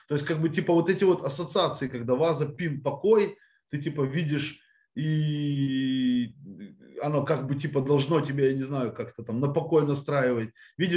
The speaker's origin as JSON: {"language": "Russian", "town": "Odesa", "region": "Odesa Oblast", "country": "Ukraine", "said": "Я уже начал ходить на море. Ну, как все настоящие одесситы зимой."}